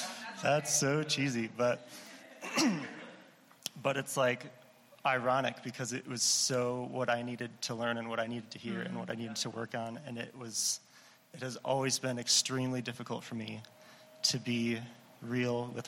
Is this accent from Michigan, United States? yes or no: yes; Michigan, United States; also born or lived in Central Illinois; now in Chicago, United States; I came to Chicago for a job in February of 2017 after college. I grew up in Western Michigan, went to college in Central Illinois, and then moved to Chicago.